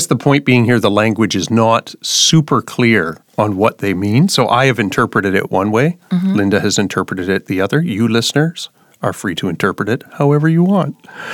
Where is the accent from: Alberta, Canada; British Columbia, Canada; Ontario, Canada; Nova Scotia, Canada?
Ontario, Canada; I'm from Ontario in Canada